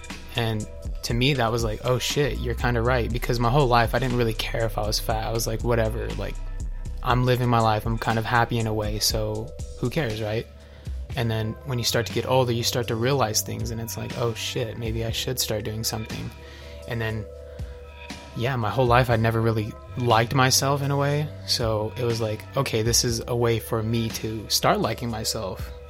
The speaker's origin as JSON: {"language": "English", "town": "Salt Lake City", "region": "Utah", "country": "United States", "tie": "born or raised there", "said": "I am a local artist here in Utah, Salt Lake City. I was born here, I was raised in Rose Park. I am 20 years old."}